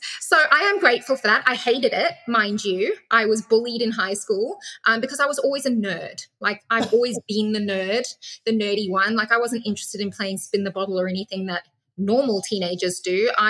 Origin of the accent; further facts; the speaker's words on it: Zimbabwe; As you said, I was born in Zimbabwe, which is like a small teapot-shaped country in Africa, southern Africa. And we were farmers.